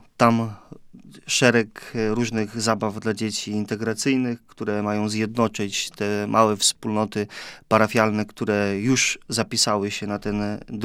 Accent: Długosiodło, Masovian Voivodeship, Poland; jeżdżąc rowerem tutaj, bo pochodzę z parafii Długosiodło

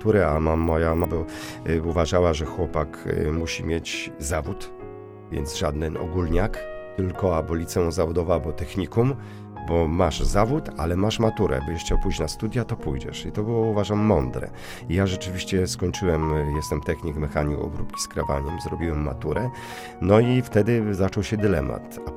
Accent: Lower Silesian Voivodeship, Poland; bo ja z Dolnego Śląska pochodzę.

